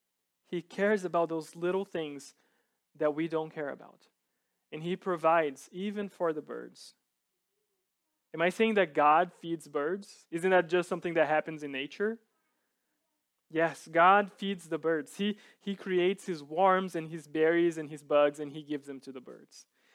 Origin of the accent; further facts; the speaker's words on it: São Paulo, Brazil; English is a second language; I grew up in Brazil. And growing up, I grew up in the city in São Paulo.